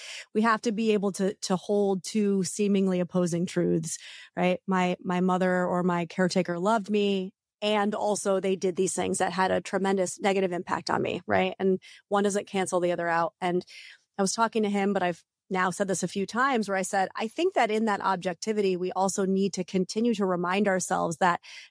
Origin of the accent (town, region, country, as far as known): New York, United States; moved away as an adult; now in California, United States